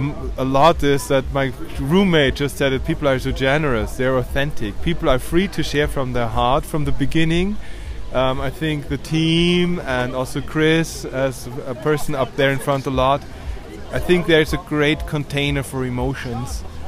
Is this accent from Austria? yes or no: yes; Vienna, Austria; English is a second language; I'm from Vienna, and my profession is an ecological macroeconomist